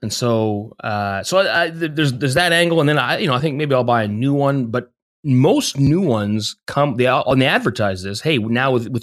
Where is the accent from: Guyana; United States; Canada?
Canada; Because I'm Canadian and my wife is German, we split the traditions.